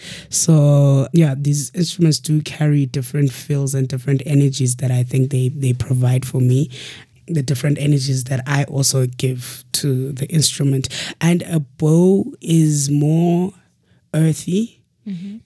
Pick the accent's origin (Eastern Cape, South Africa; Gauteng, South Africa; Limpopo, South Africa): Eastern Cape, South Africa; growing up in Eastern Cape, I wouldn't say I was exposed to these instruments, but I was exposed to a lot of singing